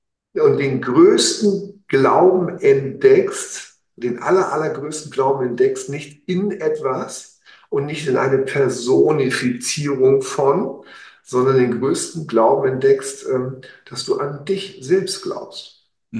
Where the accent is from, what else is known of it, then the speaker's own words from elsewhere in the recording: Hamburg, Germany; also born or lived in East Germany; ich bin ja ein Hamburger Jung. Dann war ich ja, keine Ahnung, über 20 Jahre in den neuen Bundesländern.